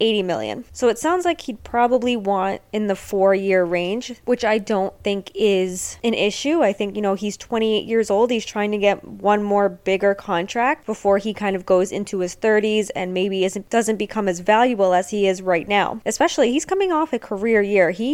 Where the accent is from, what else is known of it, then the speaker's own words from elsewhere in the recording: Boston, Massachusetts, United States; Born and raised in the Boston area, so I love being able to talk baseball with you from a fan's perspective